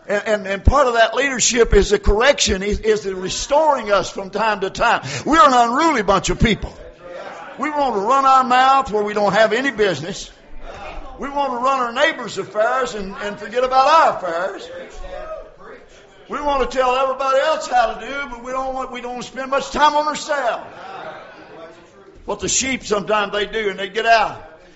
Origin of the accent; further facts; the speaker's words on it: the South, United States; Now, I'm from the South. All of our people's from down in Clay County.